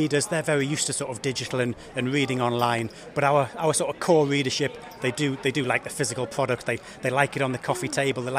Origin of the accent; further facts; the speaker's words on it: North East England, United Kingdom; Originally, I'm from Northumberland, near Hexham.